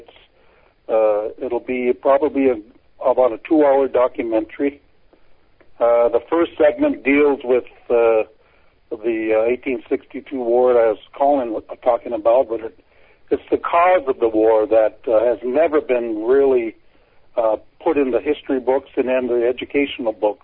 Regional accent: Minnesota, United States; Well, we there are four bands in Dakota, in our Dakota, with our Dakota people, and I'm from the Mid-Wahkatoon band. And there's also Wapakute, Sisseton, and Wahpeton band. So there are four bands of Dakota, originally from Minnesota.

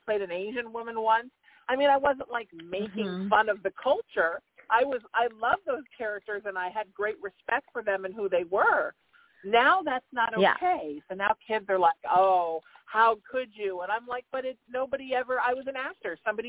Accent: Ireland; because I am Irish, so I will speak about being Irish

